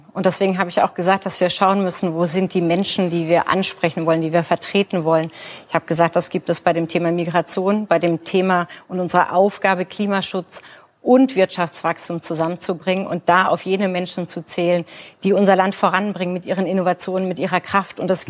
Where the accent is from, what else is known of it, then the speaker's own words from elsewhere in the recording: Baden-Württemberg, Germany; ich aus Baden-Württemberg komme und ich bin sehr stolz auf meine Heimat.